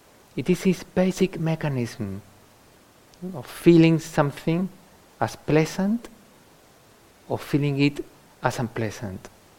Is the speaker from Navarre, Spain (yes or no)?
no; Andalusia, Spain; English is a second language; For example, I grew up in Andalusia, and that's quite dry and arid.